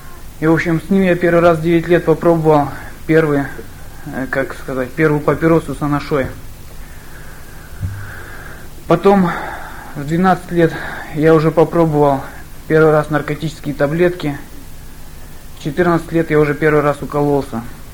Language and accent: Russian; Zhezkazgan, Ulytau Region, Kazakhstan; also born or lived in Kyrgyzstan; Родился я в Киргизии. В очень бедной семье. Когда мне было полгода, мы уехали. Моя мама с папой взяли меня на руки, взяли чемоданчик с вещами и уехали в Казахстан на заработки. Это центральный Казахстан, город Жезказган